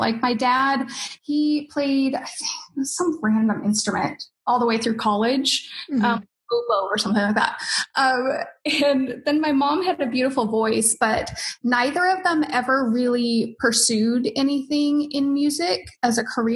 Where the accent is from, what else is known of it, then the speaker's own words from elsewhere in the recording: Sandy, Oregon, United States; So the background is that I was born in Portland, but I grew up on like a little farm outside of Portland, like 45 minutes outside of Portland in a little town called Sandy.